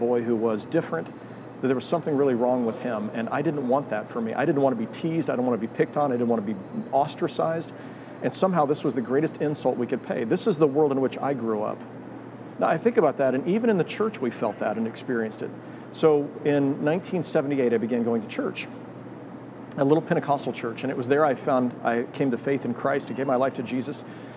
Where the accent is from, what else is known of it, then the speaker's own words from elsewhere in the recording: Prairie Village, Kansas, United States; I grew up in Prairie Village, and in the late 1960s, the 1970s, the early 1970s, as I was growing up in Prairie Village